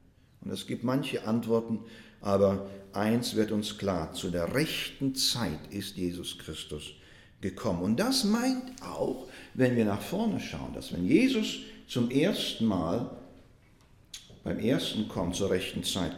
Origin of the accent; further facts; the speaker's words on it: Germany; Als Deutscher schätze ich das sehr, die Pünktlichkeit